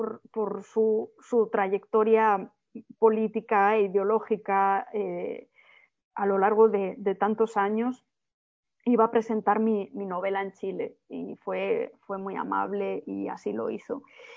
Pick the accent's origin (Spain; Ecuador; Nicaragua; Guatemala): Spain; a mí me, imagínate lo que, siendo española, lo que me imponía tener